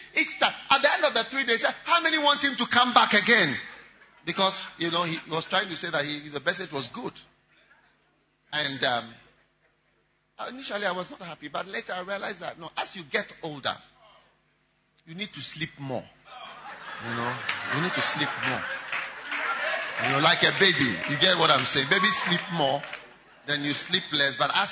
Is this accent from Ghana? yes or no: yes; Ghana; This ministry, as you see, as we've come here, we are from Ghana. We are not Americans. Yeah, we are not Americans.